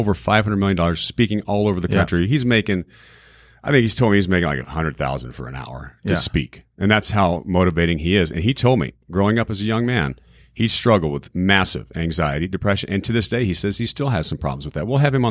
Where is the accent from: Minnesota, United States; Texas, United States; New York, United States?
Texas, United States; And growing up in Texas, I could have said, you know what, don't have a father.